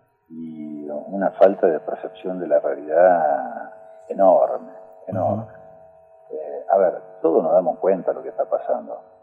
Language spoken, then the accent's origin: Spanish; Argentina; lo que perdemos somos los argentinos y las argentinas.